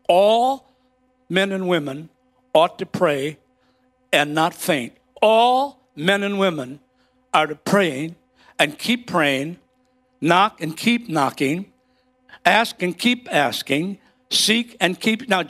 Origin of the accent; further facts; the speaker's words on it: Chicago, Illinois, United States; I remember bread lines 3 blocks long in the city of Chicago. I lived on a farm in a busy street in Chicago. You say, a farm? There are no farms in Chicago on North Avenue.